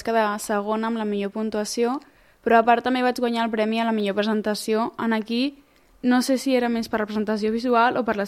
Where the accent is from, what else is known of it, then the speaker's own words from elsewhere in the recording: Mataró, Catalonia, Spain; jo sóc de Mataró